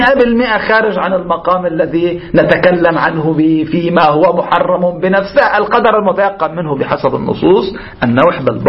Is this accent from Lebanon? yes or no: yes; Lebanon; عندنا في لبنان